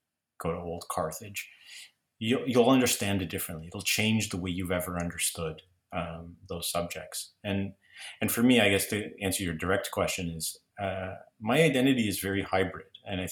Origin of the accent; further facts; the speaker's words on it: Scarborough, Ontario, Canada; first language Greek; English is a second language; So identity growing up in Scarborough as a kid who comes from a place that has very complicated discussion about civic identity or even ethnicity is complicated.